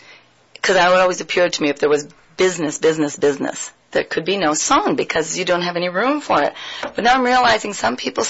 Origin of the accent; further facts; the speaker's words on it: Canada; born there; Well, I'm Canadian, born.